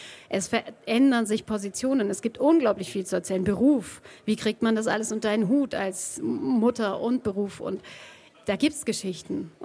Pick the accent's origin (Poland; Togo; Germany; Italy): Germany; Bamberg, Bavaria; accent: Franconian; Ich bin aus Franken und das heißt, so wie ich die Rolle lese, da ist dann bestimmt was Fränkisches drin. Weil ich kann ja gar nicht raus aus meiner Haut. Ich bin in Bamberg groß geworden